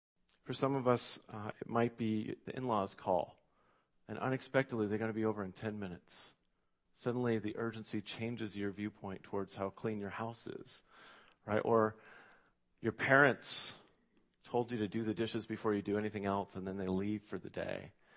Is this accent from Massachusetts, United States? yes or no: no; Eugene, Oregon, United States; growing up in Eugene, I used to think it rains a lot here, and then I moved to Seaside.